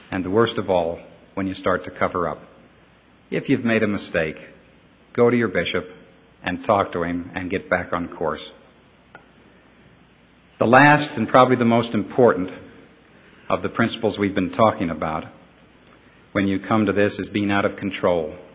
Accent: New York, United States; My father, being from Idaho, and I grew up in New York, told me I'd never learn how to work in New York

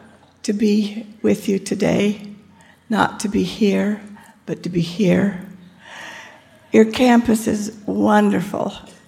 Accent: Scotland, United Kingdom; Even though … from Scotland, green's my favorite color

